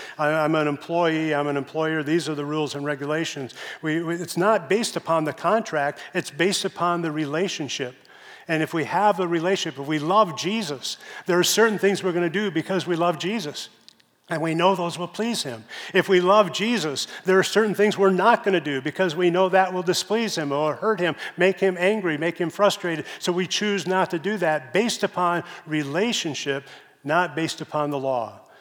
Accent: Chicago, Illinois, United States; moved away; I grew up in Chicago. When I went to church, I went to a very conservative church.

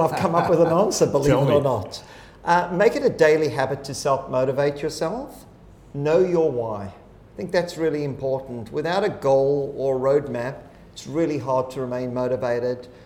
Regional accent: South Africa; moved away as an adult; now in Sydney, Australia; Got my real estate age license at 19 years old when I grew up in South Africa, and then went to work in the UK in the last 24 years in Sydney.

